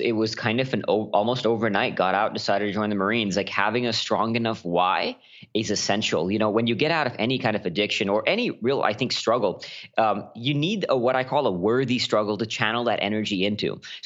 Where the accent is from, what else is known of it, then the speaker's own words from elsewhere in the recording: India; also born or lived in Singapore; now in Austin, United States; And when I moved from India to Singapore to Austin, Texas, when I moved over, I got into drugs pretty heavily for a little while